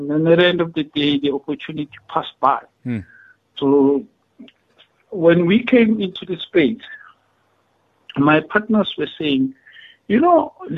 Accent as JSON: {"language": "English", "town": "Tembisa", "region": "Gauteng", "country": "South Africa", "tie": "born or raised there", "second_language": "English", "said": "I was born in Alexander, grew up in Tembisa. I'm a Tembisan."}